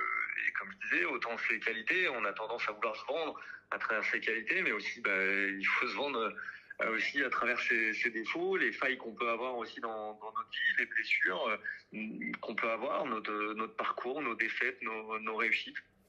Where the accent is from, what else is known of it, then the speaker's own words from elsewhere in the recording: Blois, Centre-Val de Loire, France; Près de Châtellerault et je suis originaire de Blois.